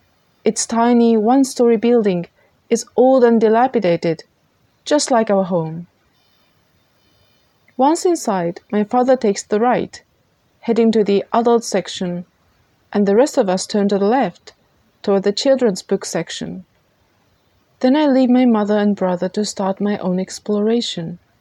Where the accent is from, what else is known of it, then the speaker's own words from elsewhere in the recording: Japan; August is a festival month in Japan, and in my hometown as well, the famous annual Tanabata Festival started this weekend.